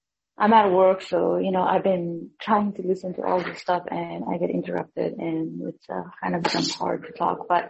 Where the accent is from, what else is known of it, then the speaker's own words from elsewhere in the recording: Nepal; You know, I grew up in Nepal